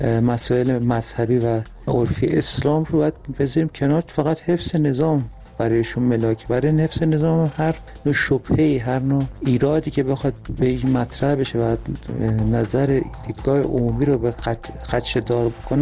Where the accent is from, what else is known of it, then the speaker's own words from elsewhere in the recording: Tehran, Tehran Province, Iran; از تهران هستم.